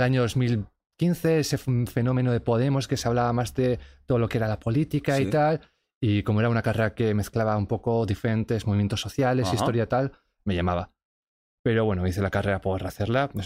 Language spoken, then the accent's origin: Spanish; Pamplona, Navarre, Spain; born there; Yo soy un chico normal, nací en Pamplona.